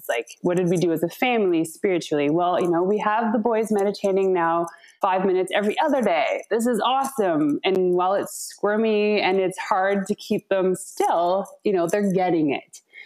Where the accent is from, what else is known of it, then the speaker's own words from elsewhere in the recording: Ontario, Canada; And I'm from Ontario, and we're actually going to be moving back.